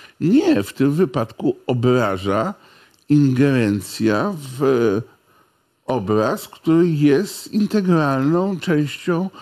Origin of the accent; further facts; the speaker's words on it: Gdańsk, Pomeranian Voivodeship, Poland; ja też jestem gdańszczaninem